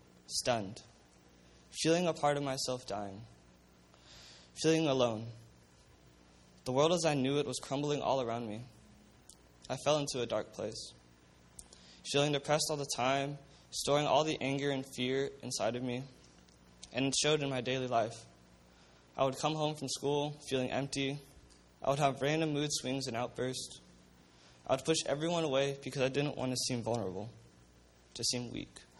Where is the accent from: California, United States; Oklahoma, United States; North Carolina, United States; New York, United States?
California, United States; Los Angeles; also born or lived in Sacramento / Fresno; I was born in Sacramento, moved around a bit, starting from Sacramento, to Fresno, and then ultimately to Los Angeles.